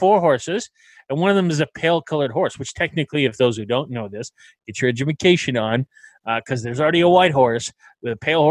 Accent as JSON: {"language": "English", "country": "Canada", "said": "No, and look, we're Canadian."}